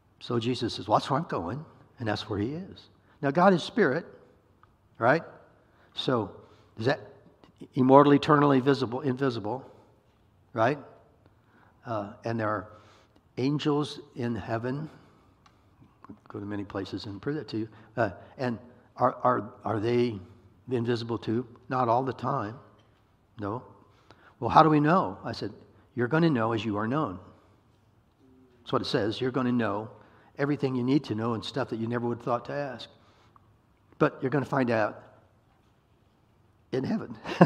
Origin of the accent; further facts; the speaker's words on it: Iowa, United States; Because I'm from Iowa.